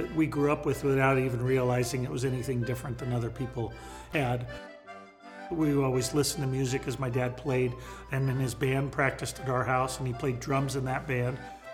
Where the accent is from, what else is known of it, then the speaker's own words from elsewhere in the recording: Boise, Idaho, United States; I'm from Boise, Idaho.